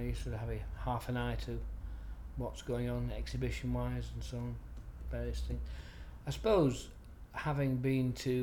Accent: Stockport, North West England, United Kingdom; I'm 71 and from Stockport.

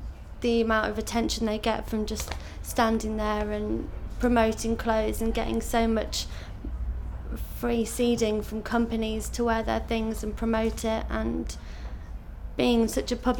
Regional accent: Liverpool, North West England, United Kingdom; now in London, United Kingdom; I'm originally from Liverpool, and I've travelled around a lot with my dad and with family, and then mum's from Northampton, and I moved to London to go to university here. So I've got family everywhere

